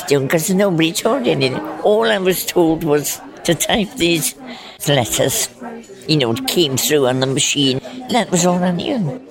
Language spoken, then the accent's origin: English; Newcastle upon Tyne, North East England, United Kingdom; I come from Newcastle-on-Tyne.